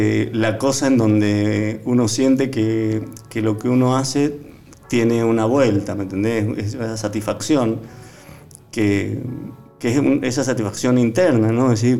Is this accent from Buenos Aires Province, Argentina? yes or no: no; Mendoza, Argentina; yo como buen mendocino, sabes que todos los mendocinos tienen una relación con el vino estrecha